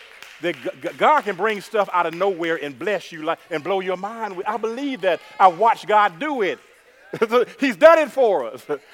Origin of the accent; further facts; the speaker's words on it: the South, United States; I'm country. I'm from the South. I love it all.